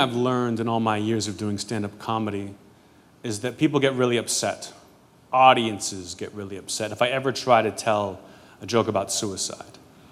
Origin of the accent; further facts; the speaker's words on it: Pittsburgh, Pennsylvania, United States; So I went home to visit. I'm from Pittsburgh originally.